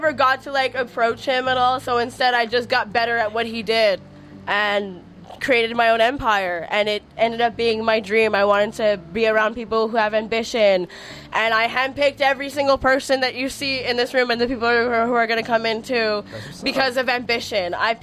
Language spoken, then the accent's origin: English; Montreal, Quebec, Canada; I'm from Montreal, might as well dabble with the Montreal people